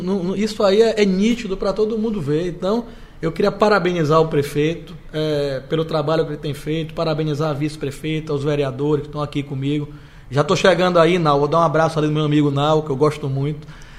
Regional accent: Ilhéus, Bahia, Brazil; estar na terra que eu tenho a minha memória afetiva mais forte da minha vida, que foi onde passei os melhores momentos da minha vida, da minha adolescência aqui em Ilhéus

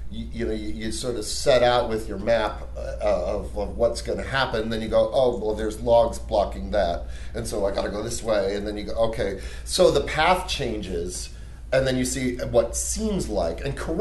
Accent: Chicago, Illinois, United States; when I get out of college, I'm going back, because I grew up in Chicago, so I'm going to go move downtown and I'm going to get into Second City

